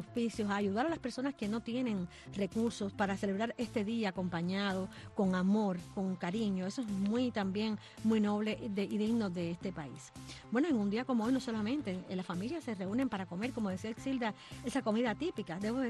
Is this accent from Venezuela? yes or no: no; Cuba; Yo soy cubana